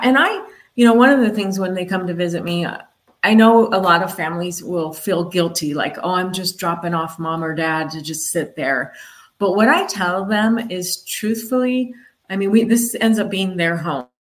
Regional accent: California, United States; we grew up actually on the West Coast in Southern California. So we're all beach people, but I'm like, I can't afford to live in California anymore.

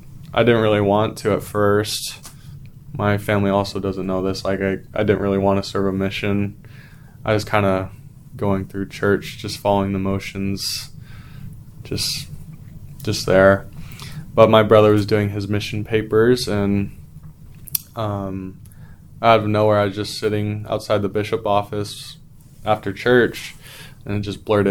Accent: Bakersfield, California, United States; I'm from Bakersfield, California.

